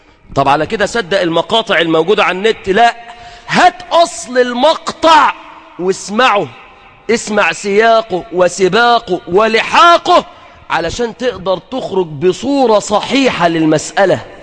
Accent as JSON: {"language": "Arabic", "country": "Egypt", "said": "بلدنا مصر"}